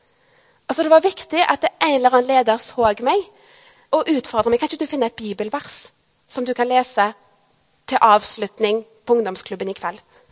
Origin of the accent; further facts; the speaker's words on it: Avaldsnes, Rogaland, Norway; Mens jeg var med i ungdomsarbeidet i menigheten hjemme i Avaldsnes